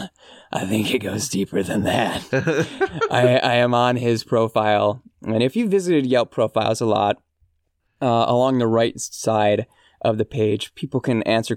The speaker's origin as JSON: {"language": "English", "town": "Anchorage", "region": "Alaska", "country": "United States", "tie": "born or raised there", "said": "My hometown, Anchorage, Alaska."}